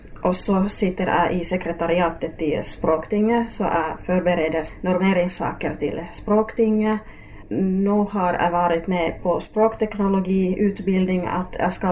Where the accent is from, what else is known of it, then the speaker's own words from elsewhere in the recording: Oulu, North Ostrobothnia, Finland; moved away as an adult; also born or lived in Helsinki; now in Norway; Jag kommer från Finland, jag är född i Oulu, Uleåborg, och mina föräldrar kommer från Östfinland, Kainu och Savolax. Och jag har bott i huvudstadsregionen i Helsinki i nästan 20 år och sen 10 år här i Norge.